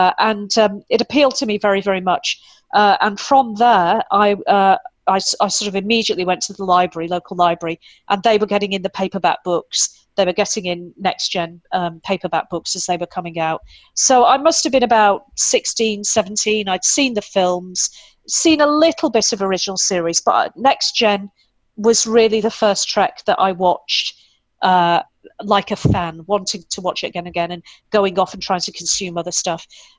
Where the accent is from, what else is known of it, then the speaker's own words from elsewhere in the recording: United Kingdom; I am indeed British.